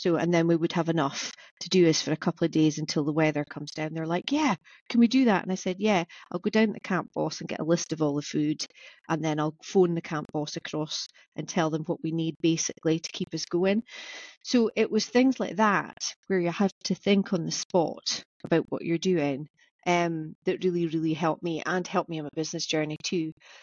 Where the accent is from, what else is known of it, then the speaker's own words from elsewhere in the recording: Scotland, United Kingdom; because I'm originally from Orkney, I've got quite good sea legs